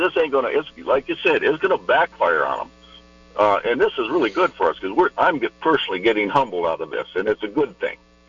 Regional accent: Florida, United States; I'm a guy from Florida.

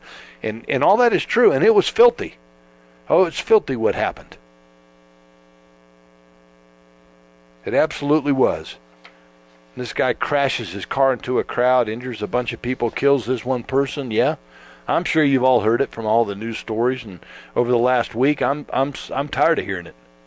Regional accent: the South, United States; I'm from the South, and I like that.

